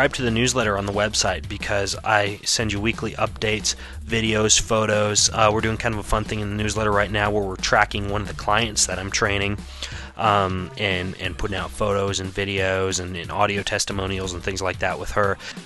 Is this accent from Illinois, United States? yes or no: no; Spokane, Washington, United States; around my hometown of Spokane, Washington